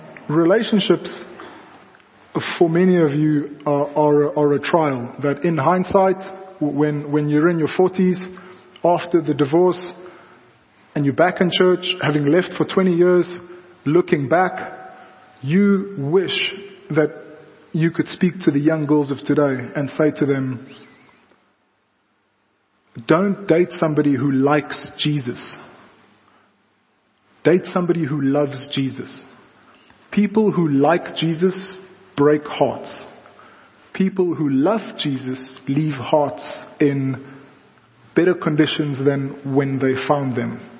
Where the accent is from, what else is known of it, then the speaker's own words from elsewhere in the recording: South Africa; accent: Afrikaans; first language Afrikaans; English is a second language; And so I'm Afrikaans, and I can speak Afrikaans very well, and after like 5 minutes, my Afrikaans accent comes back as well. So the first 5 minutes, I have this English accent.